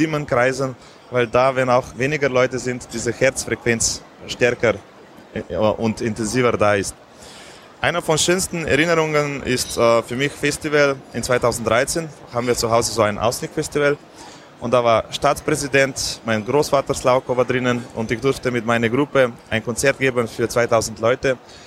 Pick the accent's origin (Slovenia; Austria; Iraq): Slovenia; German is a second language; weil bei uns in Slowenien haben beide was zu sagen.